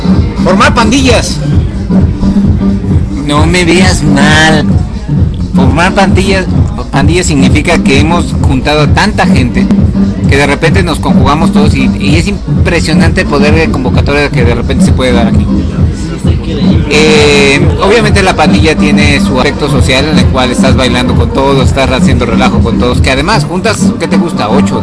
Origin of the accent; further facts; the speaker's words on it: Mexico; Hay veces que nos cuesta trabajo decir que no como buenos mexicanos.